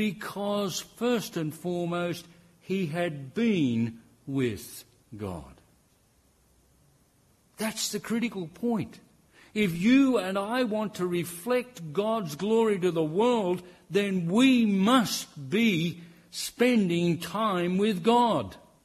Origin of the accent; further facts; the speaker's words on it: Northern Ireland, United Kingdom; born there; I was born in Northern Ireland, so of course if I say anything along this line, I'm in trouble